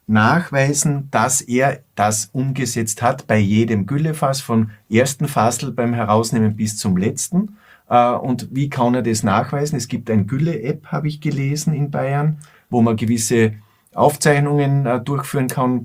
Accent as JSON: {"language": "German", "country": "Austria", "said": "Gut, warum verursacht das alles in Deutschland, bei uns in Österreich, Aufregung?"}